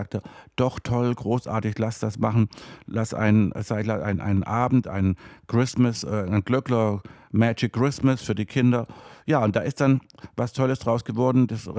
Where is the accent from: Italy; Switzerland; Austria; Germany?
Germany; Und haben gefragt, woher ich komme aus Deutschland, konnten sie gar nicht fassen.